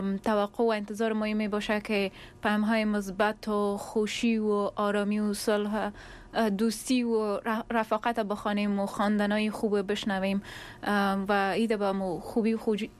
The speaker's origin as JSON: {"language": "Persian", "country": "Afghanistan", "moved": "yes", "said": "از وقت که ما از افغانستان آمدیم اینجا"}